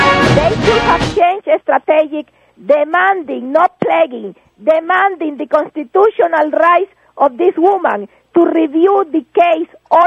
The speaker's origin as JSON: {"language": "English", "country": "Nicaragua", "lives_now": "United States", "said": "From Nicaragua, but I am a citizen of the United States."}